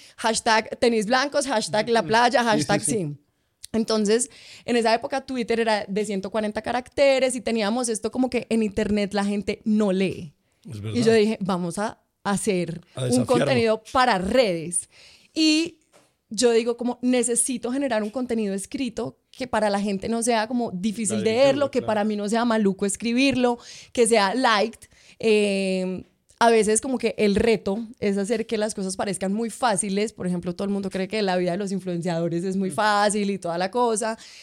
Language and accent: Spanish; Manizales, Caldas, Colombia; Y soy de Manizales, de una ciudad pequeña o intermedia, no pequeña.